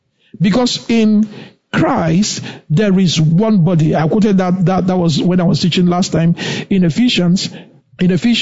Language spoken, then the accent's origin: English; Enugu, Enugu State, Nigeria; I grew up in Enugu, you know, as a teenager from my, youngster's age, from a kid, I grew up in Enugu. But the Lord made sure I didn't grow up in a place where it was predominantly Igbos. No. I didn't. I grew up in a GRA, and there I had Indians